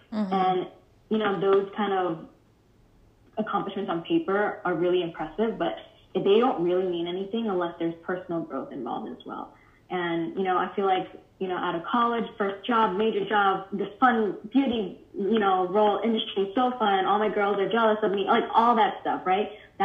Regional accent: New York, United States; some of my friends that have never been to an art gallery who've been born and raised in New York as well

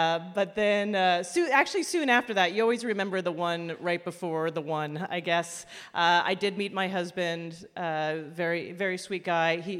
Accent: Canada; I'm Canadian.

